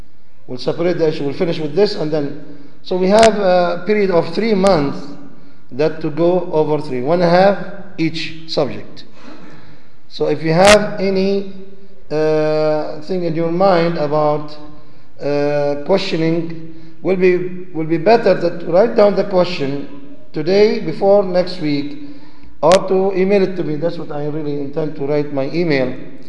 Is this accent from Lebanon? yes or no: yes; Lebanon; from one class to another class in the Al-Kulliya Al-Islamiyya that we have in Tripoli, Lebanon. I'm from Lebanon.